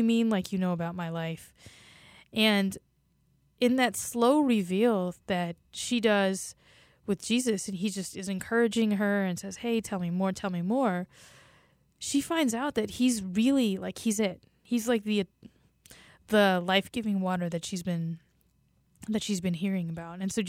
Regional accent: West Coast, United States; I'm originally from the West Coast, and so water, I think, always has been a big image for me.

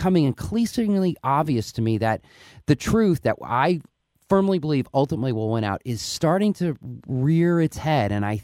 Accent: New York, United States; born there; I was born in New York

